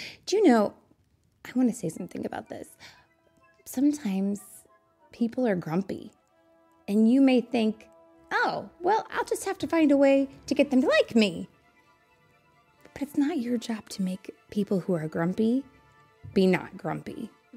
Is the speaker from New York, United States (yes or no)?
no; Kansas, United States; Mommy, I am from Kansas